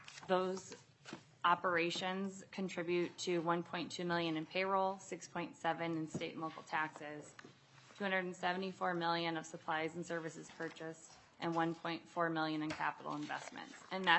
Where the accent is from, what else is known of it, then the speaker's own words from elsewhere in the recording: Germantown, Illinois, United States; It's a small town called Germantown, Illinois.